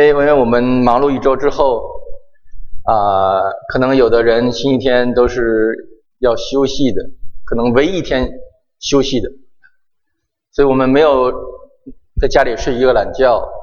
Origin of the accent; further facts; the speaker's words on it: Tianjin, China; 那我们天津话，我们管这个地呀，我们叫九地，天津话叫九地